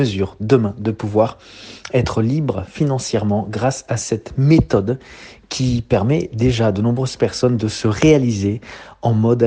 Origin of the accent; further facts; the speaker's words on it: France; je suis français, j'ai 45 ans